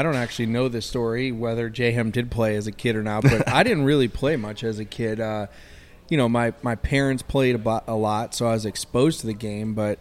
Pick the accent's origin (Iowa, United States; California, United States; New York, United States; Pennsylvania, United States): New York, United States; I'm originally from New York. I'm the outsider of the crew